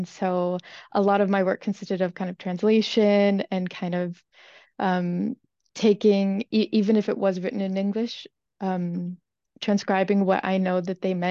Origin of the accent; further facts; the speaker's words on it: United States; now in Paris, France; I'm an American, but I live in Paris, France. And so that kind of gives me an interesting edge, being a native English speaker